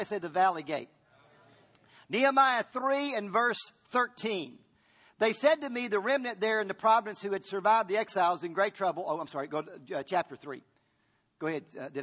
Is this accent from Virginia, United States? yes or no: yes; Virginia, United States; I grew up in Virginia, so I do have a country flair to me, all right? There's a little bit of countryness that I enjoy.